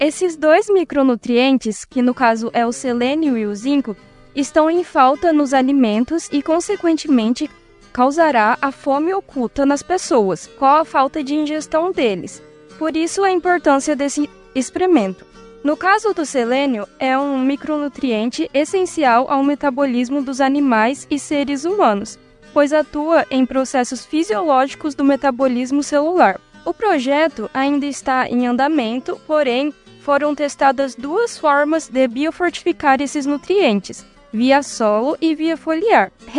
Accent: Cândido Mota, São Paulo, Brazil; sou de Cândido Mota, São Paulo, e estou no quarto ano de agronomia.

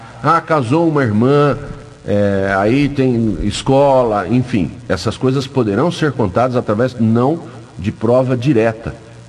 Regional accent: Ribeirão dos Índios, São Paulo, Brazil; born there; lá no Ribeirão dos Índios, onde eu nasci

